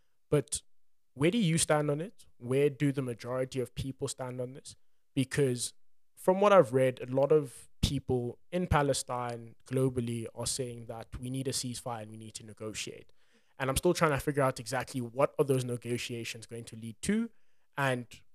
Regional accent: South Africa; But I think also being a South African, also understanding at least the political pressure and the political sentiment

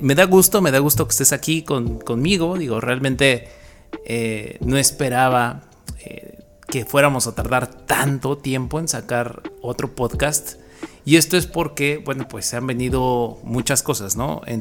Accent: Mexico City, Mexico; todos los que vivimos aquí y somos chilangos, somos de la Ciudad de México

